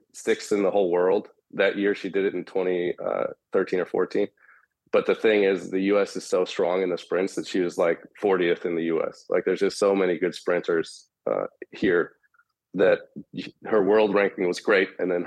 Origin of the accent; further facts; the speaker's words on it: San Jose, California, United States; I'm from San Jose, California.